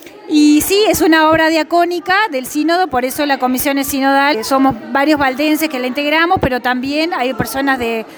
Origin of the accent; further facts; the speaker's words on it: Uruguay; siempre remándola, como todo uruguayo